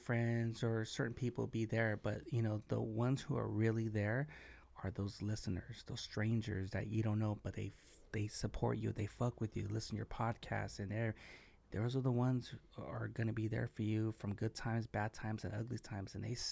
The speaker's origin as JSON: {"language": "English", "town": "Wilmington", "country": "United States", "said": "we live in the same city, we're from Wilmington"}